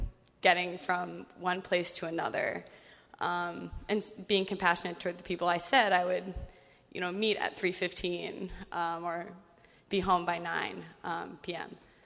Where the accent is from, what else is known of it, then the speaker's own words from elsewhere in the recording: Virginia, United States; now in New York City, United States; I'm from Virginia, but now I live in New York City.